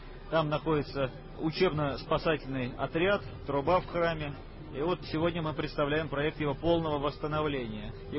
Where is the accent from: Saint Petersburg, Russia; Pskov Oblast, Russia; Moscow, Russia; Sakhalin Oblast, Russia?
Saint Petersburg, Russia; Сейчас вот мы, петербуржцы, смотрим на политику